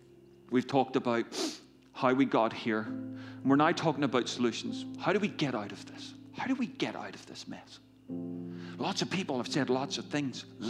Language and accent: English; Northern Ireland, United Kingdom; now in United States; I grew up in Northern Ireland.